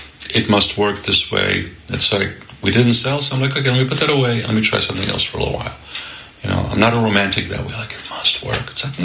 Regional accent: Poland; now in United States; I grew up in Poland. Thai food, what the hell is that? It blew my mind.

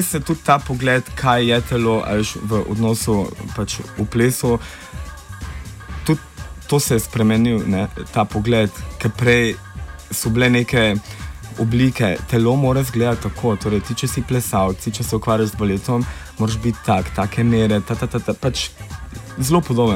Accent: Prekmurje, Slovenia; sem odraščal v Prekmurju

